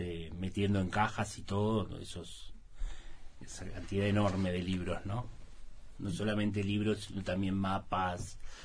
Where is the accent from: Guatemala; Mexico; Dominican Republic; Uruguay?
Uruguay; Pero yo, como soy uruguayo y quería seguir teniendo la nacionalidad uruguaya, claro.